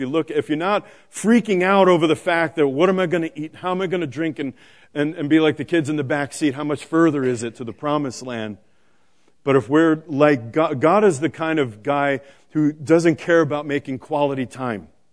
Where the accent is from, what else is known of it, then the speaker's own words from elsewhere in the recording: New York City, New York, United States; Remember, I grew up in New York City, a block away from a firehouse.